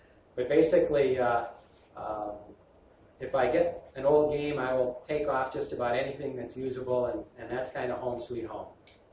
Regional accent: Wisconsin, United States; Well, again, I'm from Wisconsin, Attaball territory.

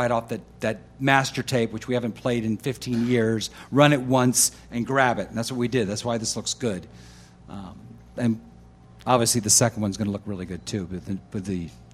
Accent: Richmond, Virginia, United States; he's from Revere Beach, and I'm from Richmond, Virginia.

